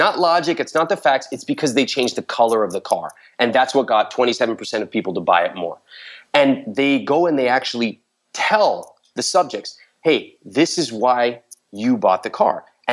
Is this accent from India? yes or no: yes; India; growing up as an Indian guy, you're not really taught about the emotional side.